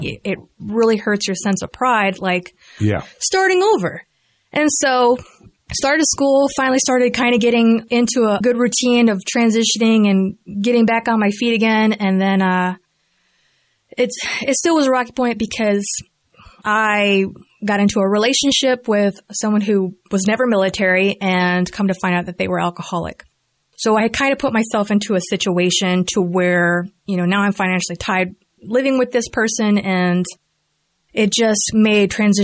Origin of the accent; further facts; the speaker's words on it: Florida, United States; now in Grand Rapids, United States; I'm actually originally from Florida, but I have family that's actually in Grand Rapids, Michigan.